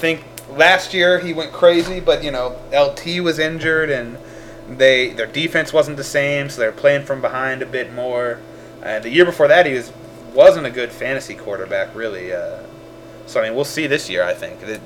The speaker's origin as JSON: {"language": "English", "town": "St. Louis", "region": "Missouri", "country": "United States", "said": "We're from St. Louis. We know this."}